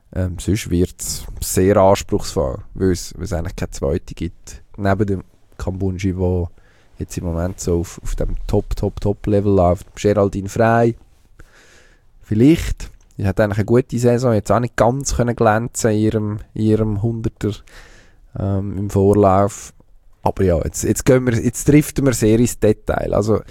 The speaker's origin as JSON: {"language": "German", "country": "Switzerland", "said": "das wissen wir ja als Schweizer auch gut"}